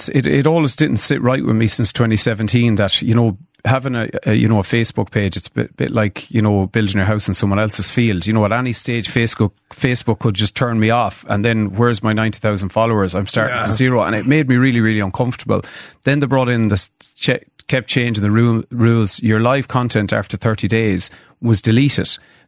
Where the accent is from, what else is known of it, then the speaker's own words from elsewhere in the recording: County Mayo, Ireland; get a job in the west of Ireland. I'm from Mayo.